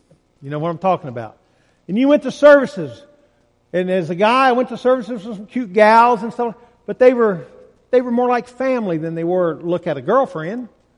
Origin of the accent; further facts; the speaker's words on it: Indiana, United States; now in Alabama, United States; You can tell I'm from Indiana, right? You might need to have a football field here in Alabama.